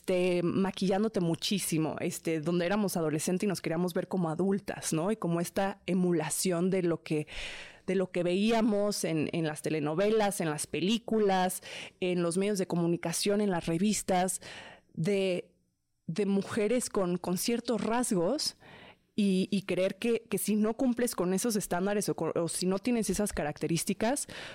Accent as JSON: {"language": "Spanish", "country": "Mexico", "said": "que soy actriz, que soy activista, que soy mexicana, soy mujer"}